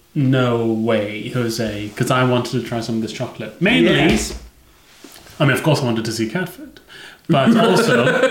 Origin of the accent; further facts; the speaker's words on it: Malaysia; I grew up in Malaysia, and the you know, a lot of the food there is not necessarily for the faint of heart